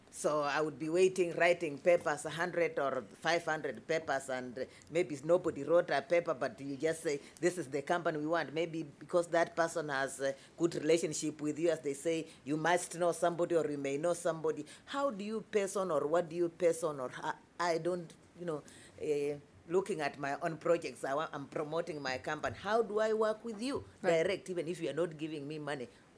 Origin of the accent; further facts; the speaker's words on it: Kenya; I come from Kenya.